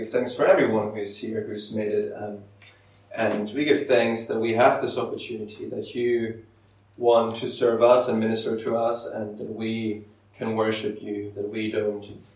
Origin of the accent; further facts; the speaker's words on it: Germany; English is a second language; I'm a ministry apprentice at St. Columbus, originally from Germany, as you can tell by my accent, perhaps.